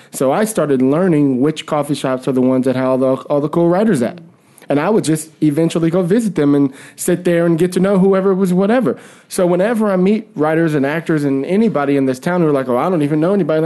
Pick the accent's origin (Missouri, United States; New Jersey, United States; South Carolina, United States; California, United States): California, United States; San Francisco; because I came from San Francisco, I used to always sit at coffee shops.